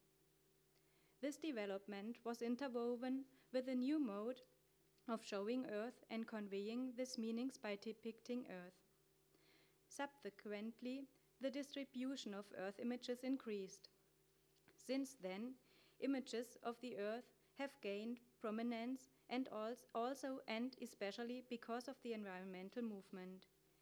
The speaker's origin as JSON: {"language": "English", "town": "Darmstadt", "region": "Hesse", "country": "Germany", "tie": "born or raised there", "said": "In Darmstadt, my hometown, you can find a tourist office called Tom's Flugreisen."}